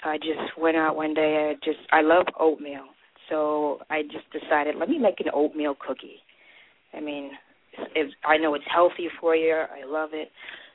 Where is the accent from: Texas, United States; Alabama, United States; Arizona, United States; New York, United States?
New York, United States; Brooklyn; born there; also born or lived in California; Born in Brooklyn. I lived part of my life in California.